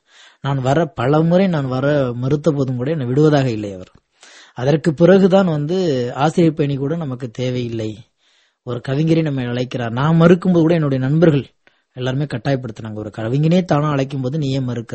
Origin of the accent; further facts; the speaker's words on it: Pudukariyapatti, Tamil Nadu, India; சராசரி இந்திய சராசரி விவசாய குடும்பத்தில் என்னுடைய குடும்பமும் ஒன்று. நான் இப்ப சொந்தமா பிறந்த என்னுடைய சொந்த ஊர் வந்து தஞ்சாவூர் மாவட்டத்தில் புதுக்கரியப்பட்டிங்கிற ஒரு கிராமம்.